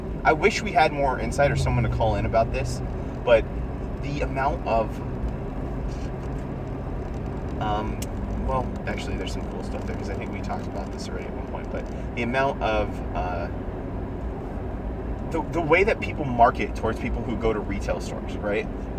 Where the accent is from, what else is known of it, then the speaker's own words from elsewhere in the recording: United States; Anyway, I am American.